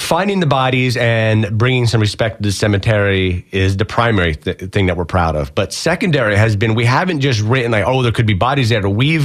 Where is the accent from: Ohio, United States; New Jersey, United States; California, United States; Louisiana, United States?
New Jersey, United States; Ewing; I grew up in Ewing, New Jersey, which is a suburb of Trenton. And my house was a 5-minute bike ride from where George Washington crossed the Delaware.